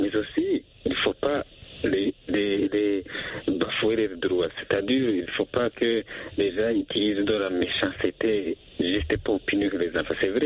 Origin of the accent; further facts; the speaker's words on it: Burundi; Mais nous avons vu, dans les années passées, chez nous au Burundi